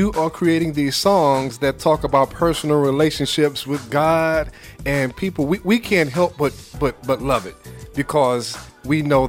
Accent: Brooklyn, New York, United States; I'm from Brooklyn, grew up in Bed-Stuy.

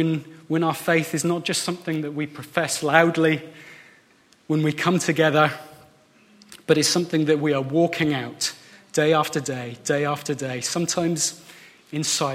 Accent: Edinburgh, Scotland, United Kingdom; when I was growing up in Edinburgh

